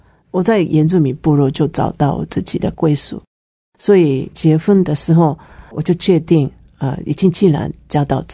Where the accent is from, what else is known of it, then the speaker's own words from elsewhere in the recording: Japan; Chinese is a second language; moved away as an adult; now in Taipei, Taiwan; 现在在台北，就是带教导的很多的原住民朋友们。因为我从日本嫁过来，是我先生丈夫是台湾原住民